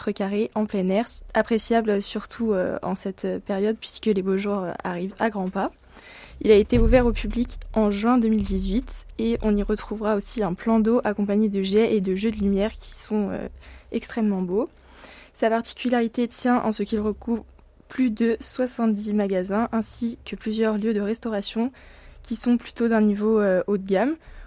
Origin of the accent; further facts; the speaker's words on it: Auvergne-Rhône-Alpes, France; et je suis originaire d'Isère.